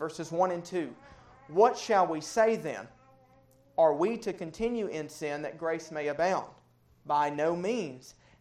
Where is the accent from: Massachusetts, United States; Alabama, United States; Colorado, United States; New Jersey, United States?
Alabama, United States; You know, I grew up in North Alabama. I'm in the thick of the Bible Belt.